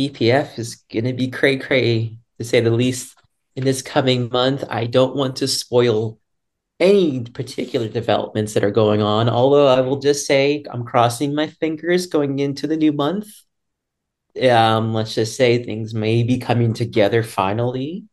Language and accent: English; Boston, Massachusetts, United States; I'm from Boston, and I'm starting to talk like a Texan.